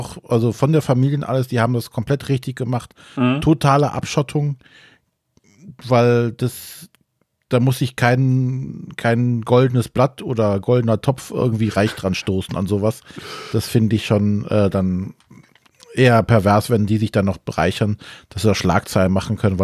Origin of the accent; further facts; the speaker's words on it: Brühl, North Rhine-Westphalia, Germany; ich komme ja ursprünglich aus Brühl und da ist ja Kerpen nicht weit entfernt.